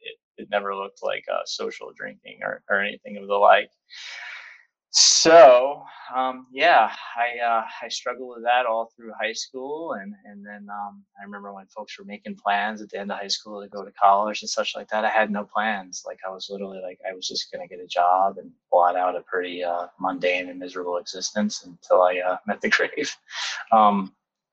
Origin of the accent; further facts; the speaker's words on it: Albany, New York, United States; I'm originally from Albany, New York. I come from a large family